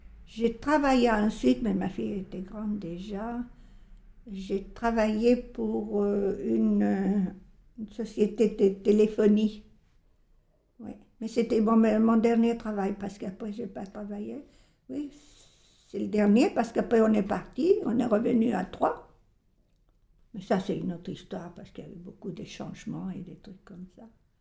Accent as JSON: {"language": "French", "country": "Bolivia", "tie": "born or raised there", "also_born_or_lived": "Chile", "said": "je suis née au Chili, le 18 juin 1934. J'ai 82 ans. Mais il faut dire que le Chili, je ne connais pas beaucoup parce que à 4 ans, mes parents, ils ont immigré en Bolivie. Donc pour moi, c'est la Bolivie qui est mon pays."}